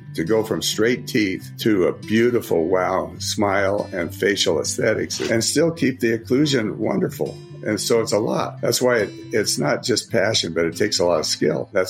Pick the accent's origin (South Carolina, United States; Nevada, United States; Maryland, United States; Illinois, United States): Nevada, United States; Reno; Of course, I grew up in Reno, Nevada, and I had patients instantly.